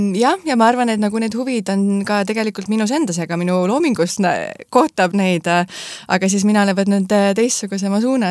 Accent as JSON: {"language": "Estonian", "town": "Tallinn", "region": "Harju County", "country": "Estonia", "tie": "born there", "said": "Ja ema poolt ma olen Lõuna-Eestis pärit Elva kandist. Nii et selline segu ja muidu mina sündisin Tallinnas."}